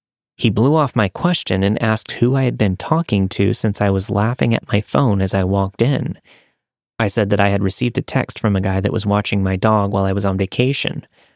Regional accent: Victoria, Australia; I'm from Victoria, Australia, but he was working in Victoria. I was 24 at the time

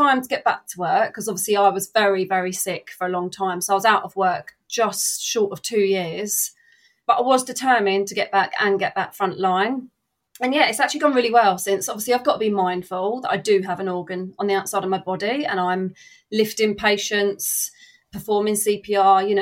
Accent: South East England, United Kingdom; I'm 37 from West Sussex.

